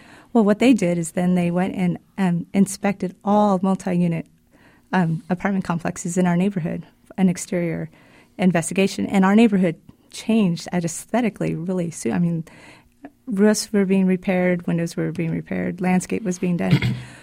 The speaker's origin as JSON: {"language": "English", "town": "Fresno", "region": "California", "country": "United States", "tie": "born or raised there", "said": "My husband, Greg, and I grew up in Fresno"}